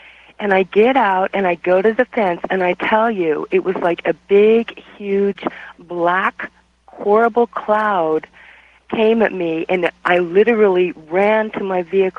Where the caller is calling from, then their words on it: Oregon, United States; I am calling from Oregon, and my first 7 years of childhood I have no memory of, and I'm back at the place of my birth now.